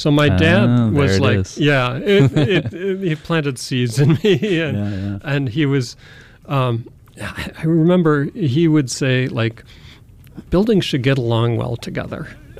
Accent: Madison, Wisconsin, United States; and then I returned to my hometown, which is Madison, and I got a master's degree here

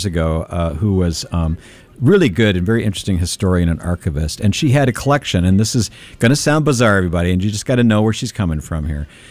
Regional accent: Kentucky, United States; This is the thing about growing up in Kentucky, you know, all kinds of crazy stuff.

